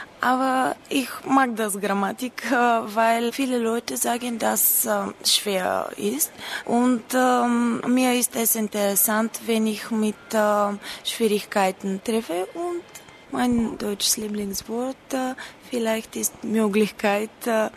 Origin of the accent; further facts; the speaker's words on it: Sofia City, Bulgaria; German is a second language; Ich komme aus Bulgarien. Ich wohne in Sofia.